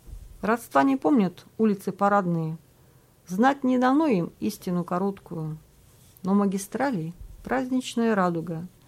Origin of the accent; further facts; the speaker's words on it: Siberia, Russia; когда она узнала, что я из Сибири, она чуть мне на шею не бросилась, потому что мы земляки, можно сказать.